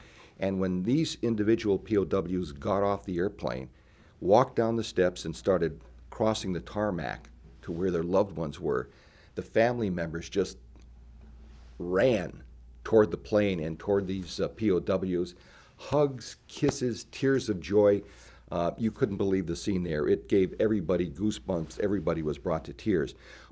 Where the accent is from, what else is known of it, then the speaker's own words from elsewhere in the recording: Massachusetts, United States; But I'm from Western Massachusetts. My wife's from Western Massachusetts. Our family is here.